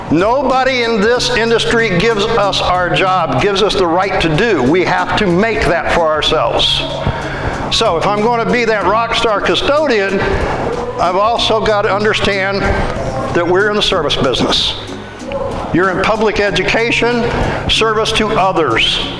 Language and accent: English; Missouri, United States; I'm from Missouri, from the Midwest, we call it a mealy mouth.